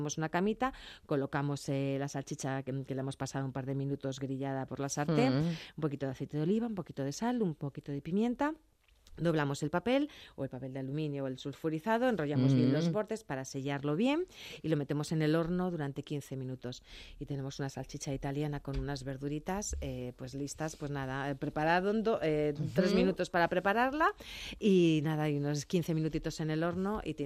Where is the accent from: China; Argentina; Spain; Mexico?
Spain; Madrid, Community of Madrid; yo soy muy madrileña